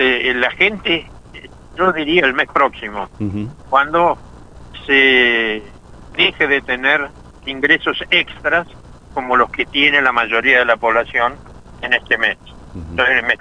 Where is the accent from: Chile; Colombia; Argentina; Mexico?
Argentina